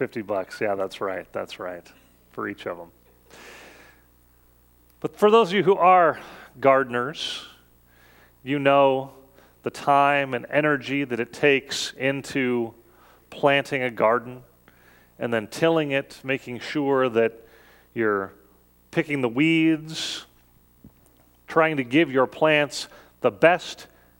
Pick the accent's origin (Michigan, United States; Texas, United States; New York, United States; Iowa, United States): Iowa, United States; Sioux City; Growing up in Sioux City, Iowa, my grandparents had these two big apple trees in their backyard.